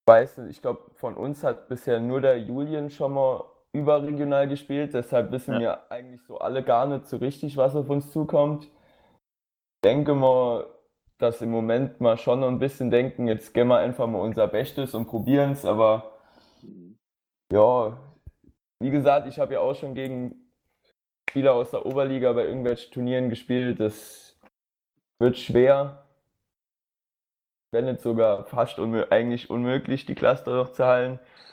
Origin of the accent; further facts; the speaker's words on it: Lauterbach, Hesse, Germany; ich komme aus Lauterbach, da habe ich auch früher gespielt, bis ich 14, 15 war.